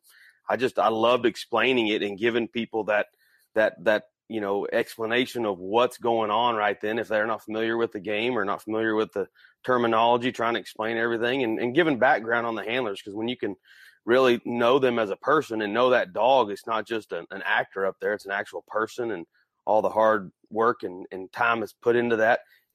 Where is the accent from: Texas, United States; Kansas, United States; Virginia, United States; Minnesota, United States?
Texas, United States; Well, you know, I grew up in Central Texas, and of course, dove hunting is something we do a lot of.